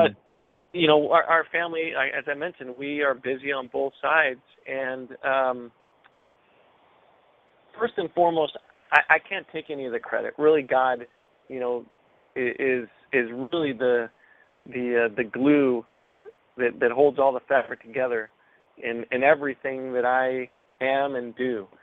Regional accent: United States; first language es; English is a second language; My parents are from Mexico, so my first language is Spanish. My family came here, I'm a first-generation American.

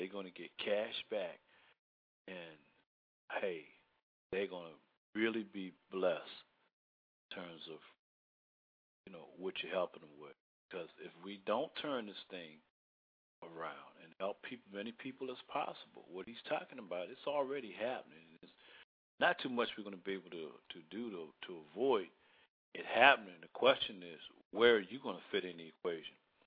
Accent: Baltimore, Maryland, United States; back in my hometown in Baltimore, Maryland, working two, three jobs to survive.

